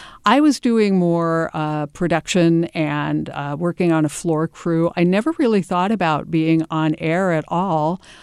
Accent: Maryland, United States; moved away as an adult; also born or lived in Ohio; now in California, United States; I grew up in Maryland and Ohio. I didn't come to California until 1998 when I started here at the station.

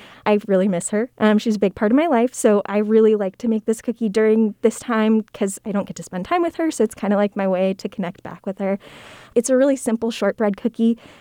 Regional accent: Bay Area, California, United States; But most of my family's in the Bay Area, and I grew up in the Bay Area.

